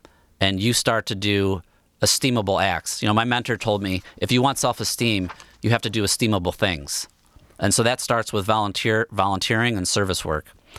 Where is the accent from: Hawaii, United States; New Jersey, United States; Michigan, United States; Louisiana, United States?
Michigan, United States; Bloomfield Hills; You know, growing up in Bloomfield Hills, I felt like the world owed me something.